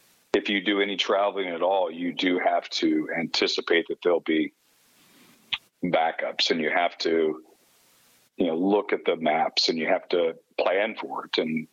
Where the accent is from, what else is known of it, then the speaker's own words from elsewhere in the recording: Kansas, United States; I mean, you know, growing up in Kansas, you just kind of wanted to be able to go in the backyard and have some peace and quiet.